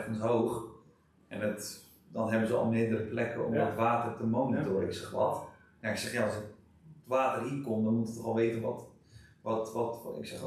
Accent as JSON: {"language": "Dutch", "country": "Netherlands"}